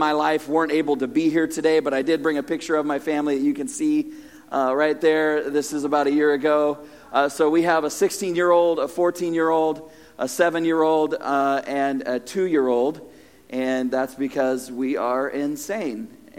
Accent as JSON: {"language": "English", "region": "California", "country": "United States", "lives_now": "Riverside, United States", "said": "My family and I moved down in July from Northern California, spent most of our lives up there, pastoring a church the last 10 years that we started"}